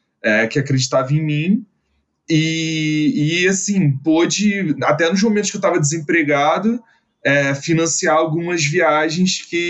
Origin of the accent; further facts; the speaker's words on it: Rio de Janeiro, Brazil; eu sou carioca, né, e na época eu morava no Rio, hoje eu não moro mais no Rio de Janeiro, eu moro em Pernambuco